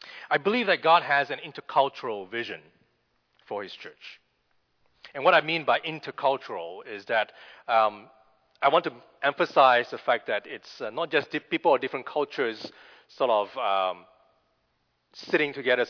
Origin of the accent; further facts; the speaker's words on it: Malaysia; I grew up in Malaysia, which is a multicultural country, but also a multilingual one.